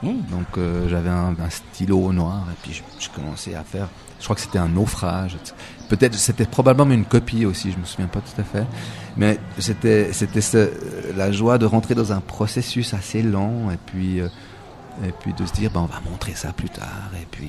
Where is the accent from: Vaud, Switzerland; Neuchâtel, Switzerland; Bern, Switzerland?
Vaud, Switzerland; Villars-sur-Ollon; j'ai bientôt 50 ans cette année. J'ai fait les Beaux-Arts à Genève, mais j'ai grandi dans les Préalpes vaudoises, dans une station de ski, Villars-sur-Rollon.